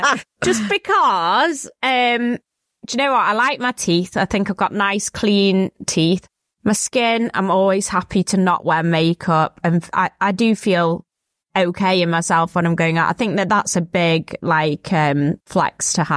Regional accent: Altrincham, North West England, United Kingdom; And I grew up in Bowdoin in Altrincham.

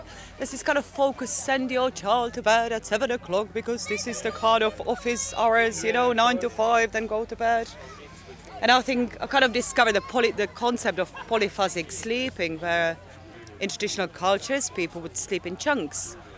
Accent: Czechia; English is a second language; I am from Czech Republic.

